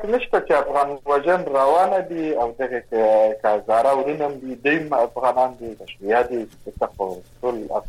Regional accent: Kandahar, Afghanistan; لکه موږ د کندهار یم

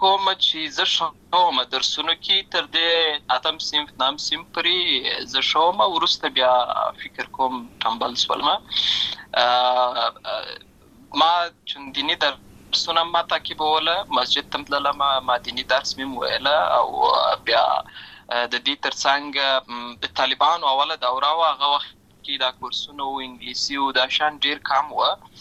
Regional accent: Lashkar Gah, Helmand, Afghanistan; زه په اصل کې د اورزګان ولایت یم، اما زه په هلمند ولایت لشکرګاه کې پیدا شوی یم، اما د لوی سوی یم، املته مې ښوونځی لسته ده، املته مې ټول ژوند مې له هماغه ځای څخه پیل شوی دی، خو په اصل کې زه د اورزګان ولایت څخه.

